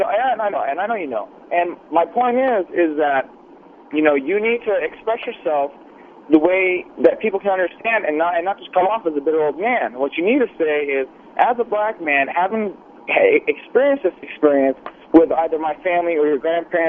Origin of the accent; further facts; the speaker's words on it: United States; my parents are Palestinian and Jordanian, and I was born and raised in America, so I'm not white.